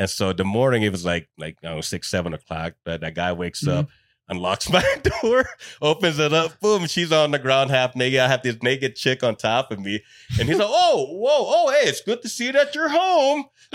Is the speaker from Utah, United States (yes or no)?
yes; Salt Lake City, Utah, United States; I grew up in Glendale. Okay. You guys know the Glendale area?